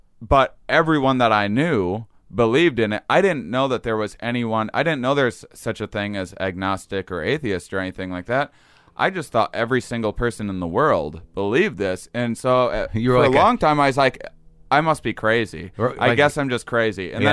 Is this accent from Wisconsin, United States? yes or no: yes; Wisconsin, United States; accent: Wisconsin; And then, that was my Wisconsin accent coming out there.